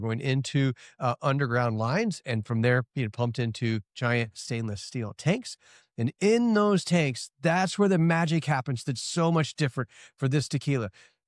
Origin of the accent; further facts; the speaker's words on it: Indiana, United States; so you'll be able to find this tequila in my home state of Indiana.